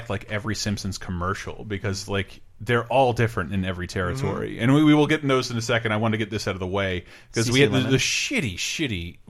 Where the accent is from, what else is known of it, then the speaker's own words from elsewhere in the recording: Florida, United States; he got a blowgun for Christmas because we're from Florida and white trash.